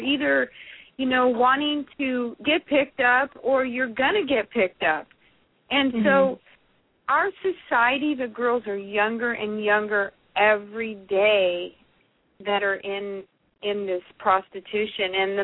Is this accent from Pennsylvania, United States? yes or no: no; Santa Cruz, California, United States; I grew up in Santa Cruz.